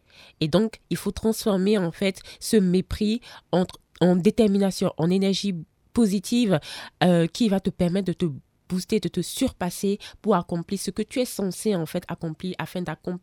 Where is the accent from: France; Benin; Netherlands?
Benin; la sauce gombo avec du plakali ou avec du télibor parce que je suis béninoise.